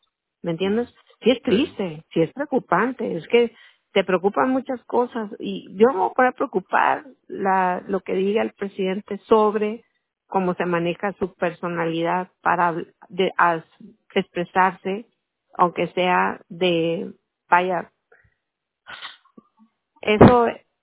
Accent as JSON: {"language": "Spanish", "country": "Mexico", "said": "sabiendo que yo soy mexicana"}